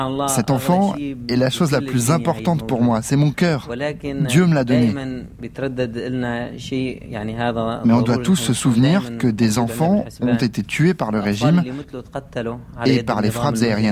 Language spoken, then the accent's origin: French; Hama, Hama Governorate, Syria; Alors moi, je suis originaire de Hama.